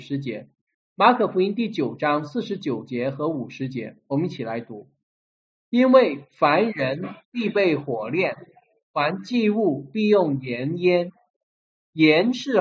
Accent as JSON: {"language": "Chinese", "region": "Guangdong", "country": "China", "said": "就是我们广东人喜欢这个，就是什么海边的人都是吃过什么咸鱼啊"}